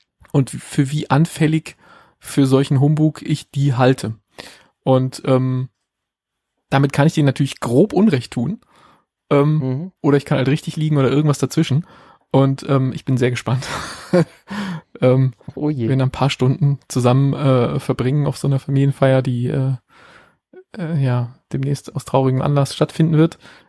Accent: Berlin, Germany; wo ich bin in Berlin groß geworden, da bis in die frühen 90er gelebt

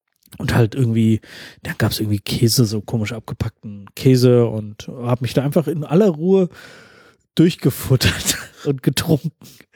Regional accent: Germany; Naja, ich komme aus Deutschland, Großbritannien ist lokal genug.

